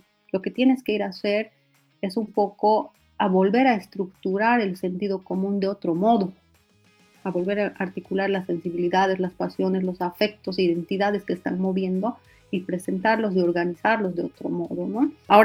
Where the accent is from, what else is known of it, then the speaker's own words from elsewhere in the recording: Oruro, Bolivia; la orureñidad, yo también soy orureña